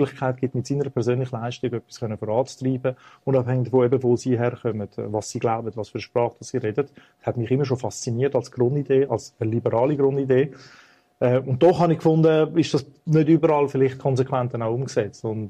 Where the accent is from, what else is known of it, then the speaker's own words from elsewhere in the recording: Zürich, Zurich, Switzerland; heim ist in Zürich gewesen. Ich bin in Zürich aufgewachsen